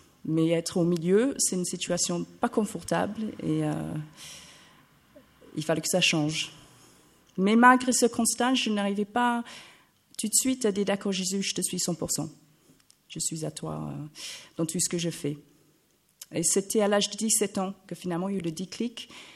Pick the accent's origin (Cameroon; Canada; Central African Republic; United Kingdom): United Kingdom; England; French is a second language; now in France; je pense que vous avez tout compris. J'ai 38 ans, je viens d'Angleterre